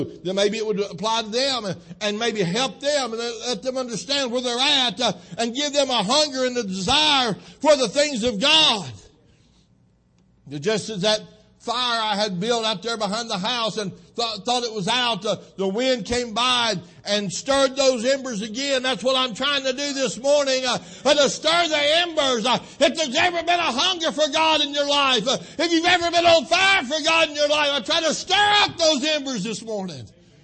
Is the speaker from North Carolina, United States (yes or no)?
yes; Brevard, North Carolina, United States; I'm from Brevard, North Carolina, up in the mountains of western North Carolina